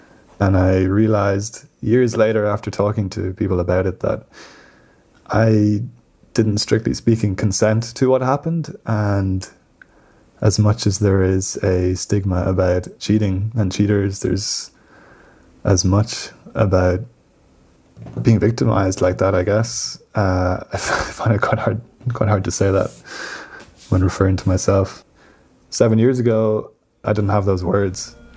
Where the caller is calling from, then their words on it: Dublin, Leinster, Ireland; Hey, I'm calling from Dublin